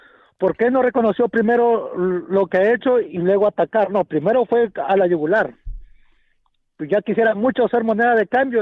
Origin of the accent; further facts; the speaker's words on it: Mexico; Mira, yo soy mexicano y nosotros valoramos